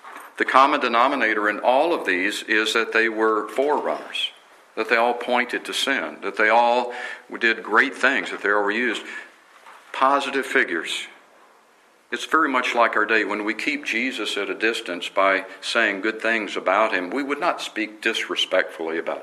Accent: Texas, United States; I grew up in Texas. It would be like, who do y'all say I am?

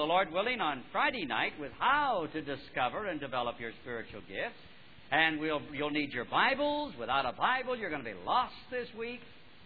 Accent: Nova Scotia, Canada; because I grew up in Nova Scotia, and therefore I went back and forth through Bangor many, many times to and from our home.

